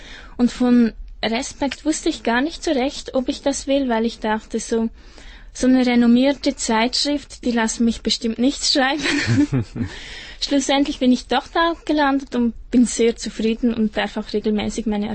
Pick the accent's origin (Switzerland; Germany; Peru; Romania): Switzerland; dass bei uns in der Schweiz junge Leute